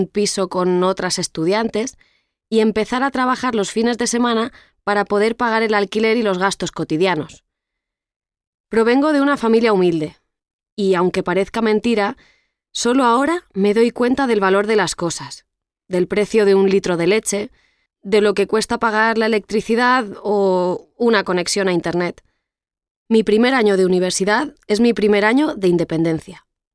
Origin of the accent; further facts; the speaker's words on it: Cieza, Region of Murcia, Spain; now in Murcia, Spain; Nací en Cieza y estudio primero de Historia en la Universidad de Murcia.